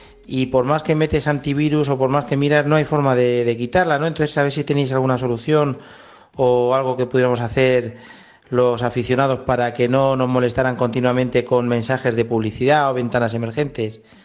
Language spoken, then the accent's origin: Spanish; Madrid, Community of Madrid, Spain; soy de Madrid